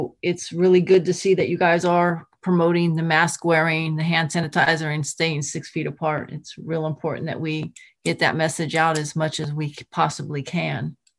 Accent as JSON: {"language": "English", "region": "California", "country": "United States", "said": "I mean, Chief Mosdean's from California. I'm from California."}